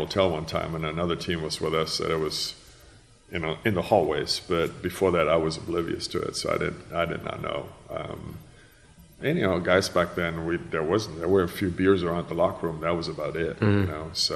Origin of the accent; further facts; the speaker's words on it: Seattle, Washington, United States; we're in the 80s and we are young, we're from the Northwest, and they were a little different culture, different principles.